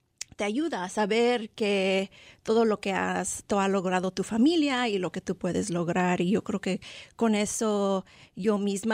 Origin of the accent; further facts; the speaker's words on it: Illinois, United States; yo nací. Y bueno, yo crecí en Illinois, en afueras de Chicago